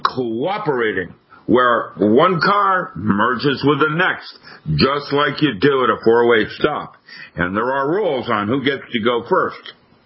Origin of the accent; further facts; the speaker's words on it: Seattle, Washington, United States; When I lived in Seattle, when I grew up in Seattle, Boeing was so large